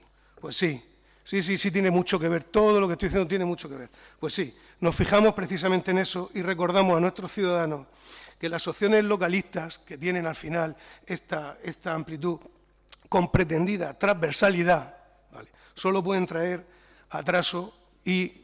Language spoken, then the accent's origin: Spanish; Cartagena, Region of Murcia, Spain; Para ellos, los demás no somos cartageneros, no somos suficientemente cartageneros y actuamos bajo consignas que nos imponen otros desde fuera de Cartagena.